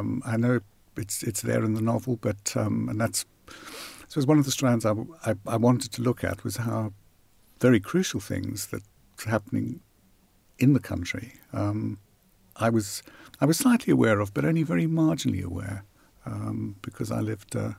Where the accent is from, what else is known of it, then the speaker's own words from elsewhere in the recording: South Africa; my parents were English and went out to South Africa just before I was born, so I grew up very much as an English-speaking South African, a white South African.